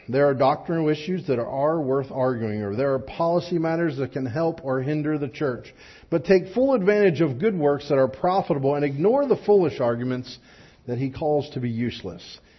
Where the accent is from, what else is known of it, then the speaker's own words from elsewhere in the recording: Pennsylvania, United States; I'm from Juniata County. And Perry County is very similar.